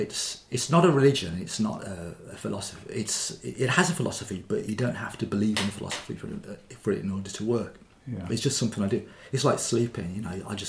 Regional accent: Birmingham, West Midlands, United Kingdom; born there; Okay, so I was born in Birmingham in 1952.

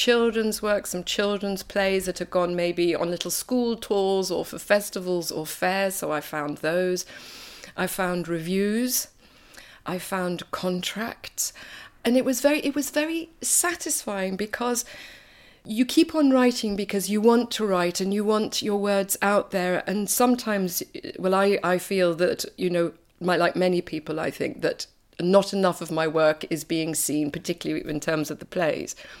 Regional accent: United Kingdom; also born or lived in Germany; I realised after completing my training that I wanted to come back to the UK and work in my mother tongue.

